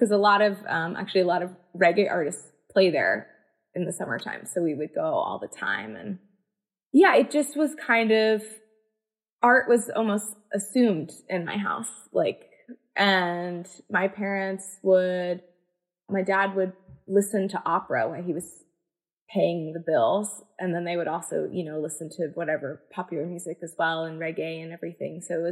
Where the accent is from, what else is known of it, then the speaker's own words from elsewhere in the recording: Falmouth, Massachusetts, United States; also born or lived in Mashpee; I grew up in Falmouth and in Mashpee, which are right next to each other.